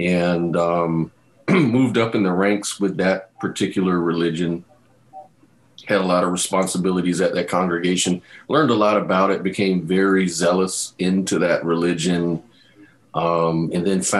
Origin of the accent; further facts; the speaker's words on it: Tallahassee, Florida, United States; born there; So I was born in Florida, in Tallahassee, Florida, on that side of Florida.